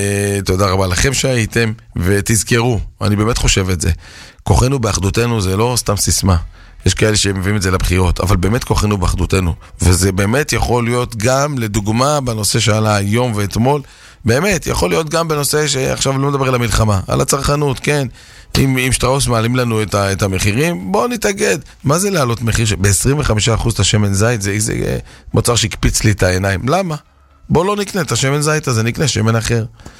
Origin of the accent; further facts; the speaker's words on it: Bnei Brak, Tel Aviv District, Israel; אני פשוט בני ברקי